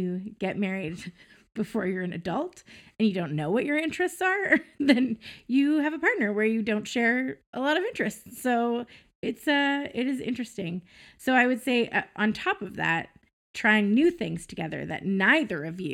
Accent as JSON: {"language": "English", "town": "Cranbrook", "region": "British Columbia", "country": "Canada", "lives_now": "Kelowna, Canada", "said": "We were here for about 2 years in Kelowna, and we're originally from Cranbrook."}